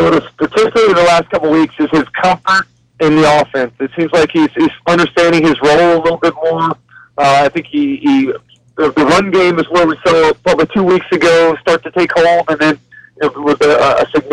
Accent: Gainesville, Florida, United States; It's one of my favorite rivalries from my days as a kid growing up in Gainesville and as a player in Florida.

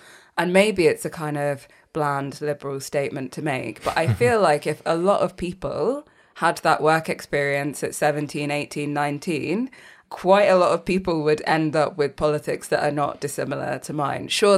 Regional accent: Leicester, East Midlands, United Kingdom; So I was born in Leicester in the Midlands. That's where I grew up. That's where a lot of my family still are, most of my family.

